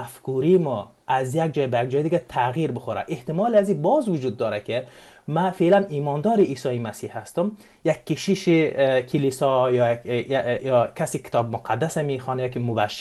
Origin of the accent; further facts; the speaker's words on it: Afghanistan; accent: Dari; ما افغان هستیم، اینا به زبان لهجه دری گپ میزنیم با هم دیگر و صحبت میکنیم.